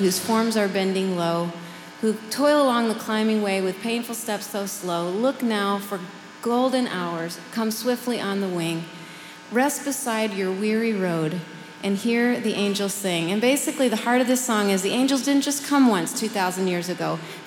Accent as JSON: {"language": "English", "town": "Minneapolis", "region": "Minnesota", "country": "United States", "said": "I'll introduce these guys to you in just a minute. We're from Minneapolis, Minnesota."}